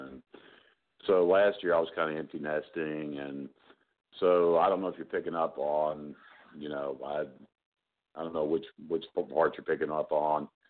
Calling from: New York, United States; I'm calling from New York.

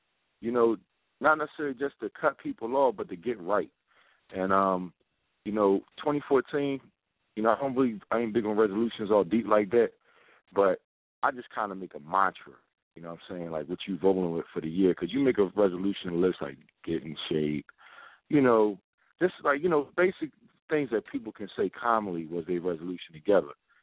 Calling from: Philadelphia, Pennsylvania, United States; I'm calling from South Philly.

